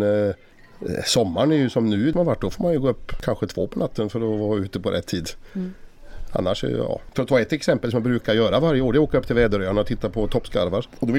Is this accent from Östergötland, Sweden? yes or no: no; Lysekil, Västra Götaland County, Sweden; och bor bosatt i Lysekil där jag är född.